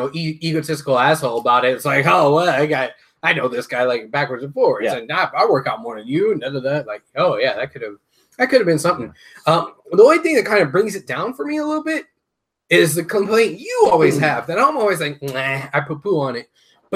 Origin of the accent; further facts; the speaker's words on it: Houston, Texas, United States; I know I'm from Houston, so I was supposed to like Shipley's better than I like Krispy Kreme.